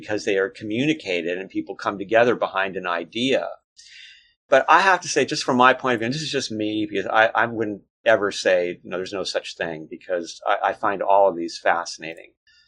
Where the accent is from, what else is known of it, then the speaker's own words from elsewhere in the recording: Los Angeles, California, United States; that I personally witnessed growing up in Los Angeles